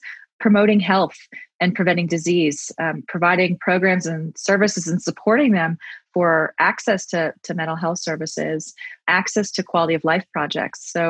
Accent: New Jersey, United States; also born or lived in Pennsylvania / London / Baltimore / El Paso; I grew up in New Jersey. I was born in Pennsylvania. I grew up in New Jersey. I spent a couple of years in high school in London, which was really fun. Went to a college in Baltimore, as you mentioned.

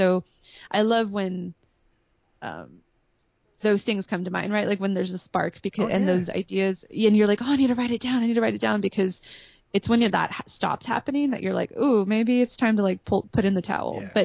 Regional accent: Mercedes, Texas, United States; everything I do is inherently Mexican American from growing up in Mercedes, Texas.

